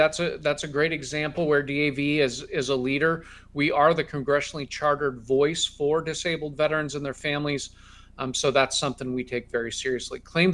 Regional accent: Lincoln, Nebraska, United States; Sure. I'm from Lincoln, Nebraska.

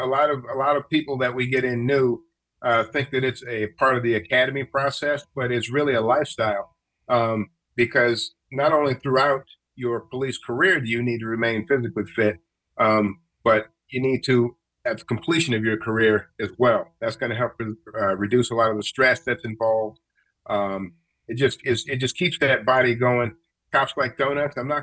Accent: Las Vegas, Nevada, United States; born and raised in Vegas. I've been here for 47 years.

